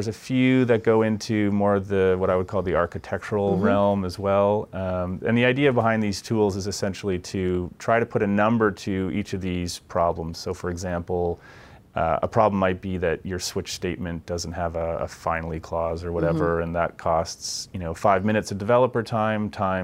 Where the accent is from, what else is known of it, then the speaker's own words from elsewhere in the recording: Canada; And I almost said Zed there. I'm Canadian, so.